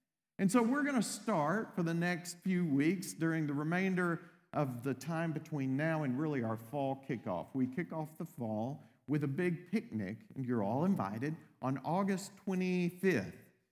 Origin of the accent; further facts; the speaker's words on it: Texas, United States; So I grew up in East Texas.